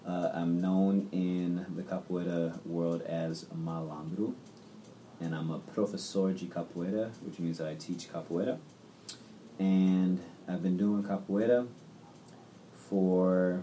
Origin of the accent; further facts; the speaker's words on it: Detroit, Michigan, United States; also born or lived in Inglewood; now in California, United States; When my parents split, my mom just moved back to Detroit, because that's also, like, where her s